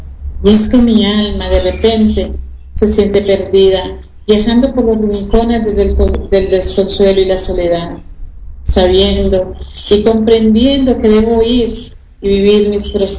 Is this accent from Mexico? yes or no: yes; Mexico; moved away; Y saber que allá dejo mi alma, ¿ya? Las cosas que amo, la gente que amo, mi vida, todas las vivencias, todo lo que tengo en mi guardado. Y empezar a ver desde el avión los paisajes de México.